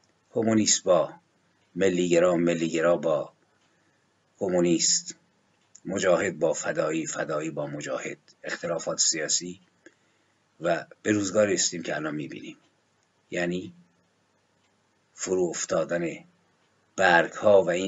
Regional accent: Iran; من به خانوادش تسلیت میگم به عنوان یک ایرانی

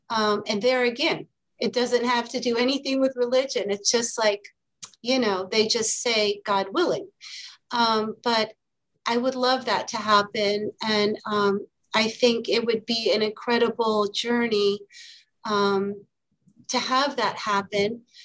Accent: Iraq; also born or lived in Kuwait / Lebanon; growing up in the Arab world, in Iraq, in Kuwait, in Lebanon, a few different times

